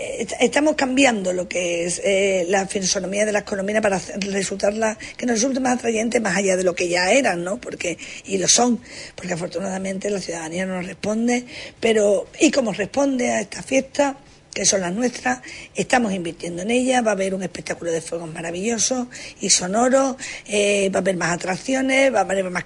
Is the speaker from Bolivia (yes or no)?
no; Huelva, Andalusia, Spain; como somos onubenses, somos choqueros